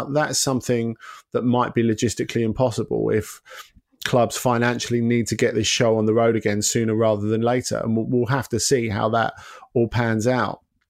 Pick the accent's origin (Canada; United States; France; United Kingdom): United Kingdom; England; what we've not been very good at, I think, as English football fans sometimes, is supporter unity.